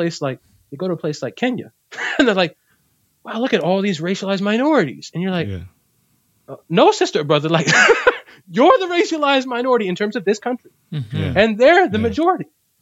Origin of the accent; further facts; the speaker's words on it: Puerto Rico; I'm part of the racialized majority in terms of the island. Why? Because I'm Puerto Rican. I'm from Boricua.